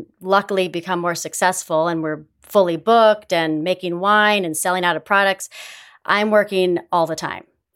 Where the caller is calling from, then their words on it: Buffalo, New York, United States; I'm calling from Buffalo, New York.